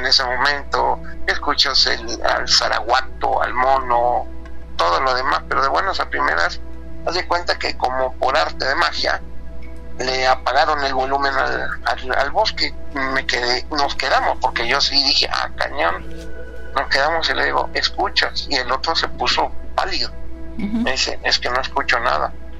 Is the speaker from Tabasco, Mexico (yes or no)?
yes; Tabasco, Mexico; also born or lived in Chiapas; No, pues soy de Tabasco y de Chiapas a la vez.